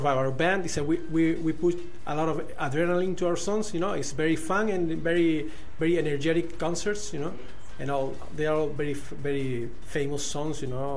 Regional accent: Tenerife, Canary Islands, Spain; stereotype, yeah, in general, from the people in Tenerife, and I am from Tenerife.

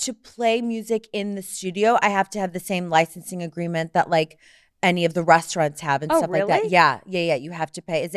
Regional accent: St. Louis, Missouri, United States; I'm from St. Louis. Missouri.

